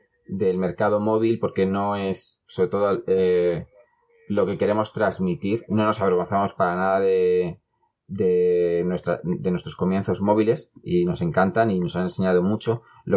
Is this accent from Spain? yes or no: yes; Madrid, Community of Madrid, Spain; al menos en Madrid, que nosotros somos de Madrid, hace 17 años.